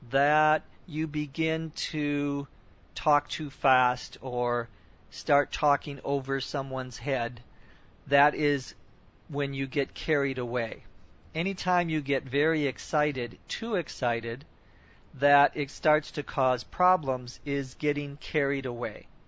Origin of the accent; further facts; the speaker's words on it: Minnesota, United States; now in California, United States; I live in California, but in my heart of hearts, I still feel I am from Minnesota, meaning that is where my most strongest feelings rather lie.